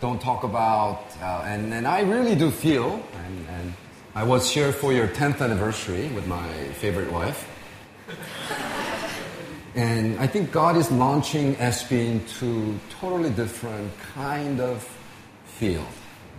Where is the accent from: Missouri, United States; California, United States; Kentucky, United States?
California, United States; I'm from SoCal, Southern California, and Southern California is known for growing asparagus and send it all over America.